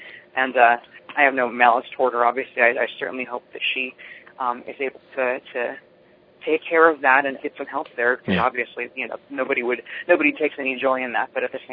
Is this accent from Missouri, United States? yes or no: no; Wisconsin, United States; The other day, I'm originally from Wisconsin, and the governor of Wisconsin, Scott Walker